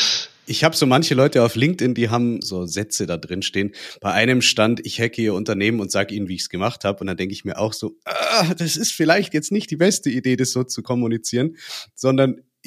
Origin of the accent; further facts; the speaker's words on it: Regensburg, Bavaria, Germany; Cool, ich bin auch aus Regensburg.